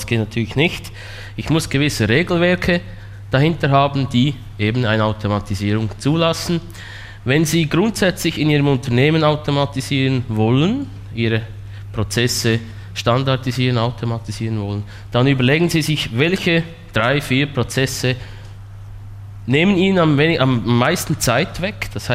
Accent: Switzerland; accent: Swiss; Sie müssen leider mit meinem Schweizer Akzent Vorlieb nehmen.

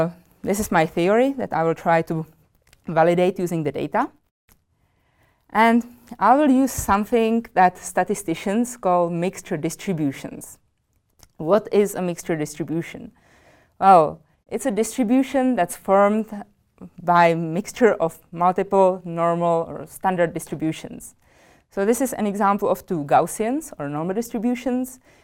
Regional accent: Czechia; English is a second language; I am actually from the Czech Republic

